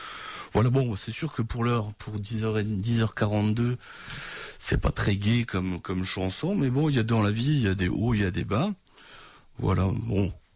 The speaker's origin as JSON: {"language": "French", "region": "Grand Est", "country": "France", "lives_now": "Alsace, France", "said": "Donc moi, je suis originaire de la vallée de la Fène, je suis en Moselle."}